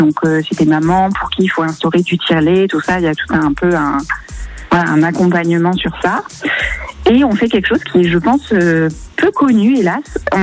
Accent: Créon, Nouvelle-Aquitaine, France; C'est à peu près 25 minutes de Bordeaux.

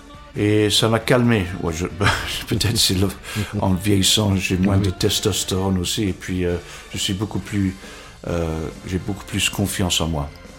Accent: England, United Kingdom; also born or lived in London; Je suis né de parents français, normands d'ailleurs, à Londres. Et j'ai grandi en Angleterre.

